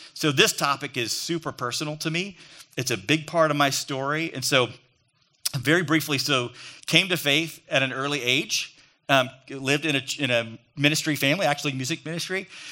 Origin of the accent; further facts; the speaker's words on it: Oklahoma, United States; And my dad had a saying, I grew up in Oklahoma